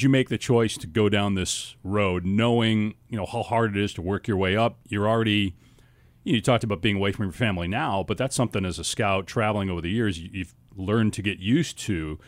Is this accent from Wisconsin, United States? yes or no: yes; Madison, Wisconsin, United States; And I grew up in Madison, Wisconsin